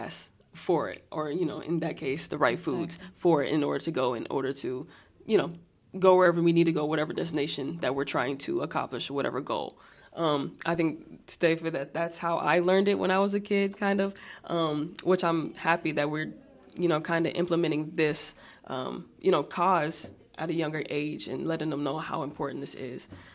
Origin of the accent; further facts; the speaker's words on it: San Antonio, Texas, United States; I'm from San Antonio, Texas